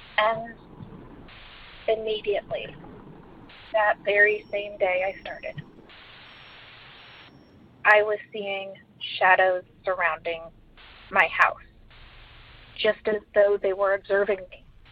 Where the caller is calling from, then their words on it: Ohio, United States; I'm calling from Ohio.